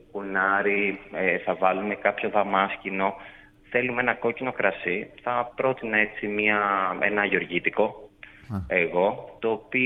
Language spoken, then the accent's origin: Greek; Greece; Όμως εμείς σαν Έλληνες και σαν Ελλάδα έχουμε πολύ ωραία αποστάγματα.